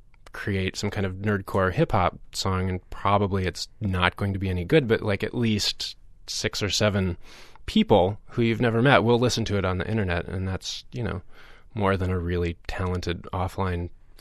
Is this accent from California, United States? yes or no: yes; Berkeley, California, United States; I grew up in Berkeley, so I occasionally can't help myself and make protest songs.